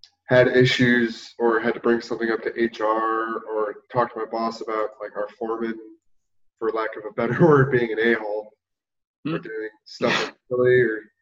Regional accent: Las Vegas, Nevada, United States; Yep. I'm still surprised now that the Raiders are moving to my hometown.

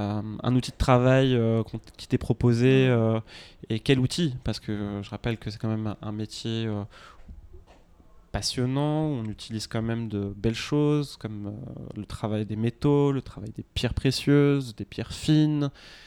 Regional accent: Casablanca, Casablanca-Settat, Morocco; born there; j'ai 34 ans, je suis né à Casablanca, donc au Maroc, pays que j'aime plus que tout.

